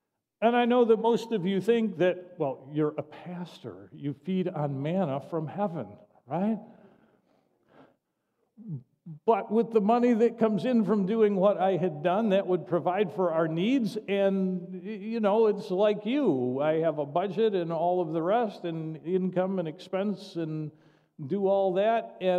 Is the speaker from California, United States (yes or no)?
no; Webster, New York, United States; although I grew up in Webster, New York, I spent all my weekends down near Letchworth State Park.